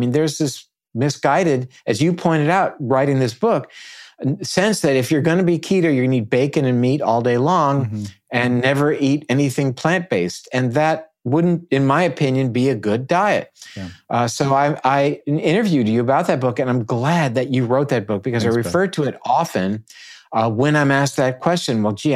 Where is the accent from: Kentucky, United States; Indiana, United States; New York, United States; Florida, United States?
Florida, United States; Naples; here in my hometown, which is Naples.